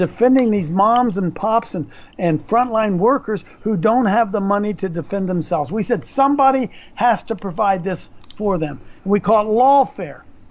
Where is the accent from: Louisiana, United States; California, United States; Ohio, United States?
Ohio, United States; I'm from Ohio, Dave. She's from Ohio as well.